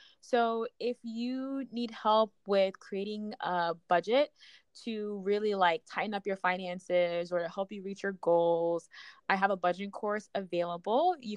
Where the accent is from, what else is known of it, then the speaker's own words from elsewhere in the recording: New York, United States; And I'm from New York, so New York to Chicago is not that far.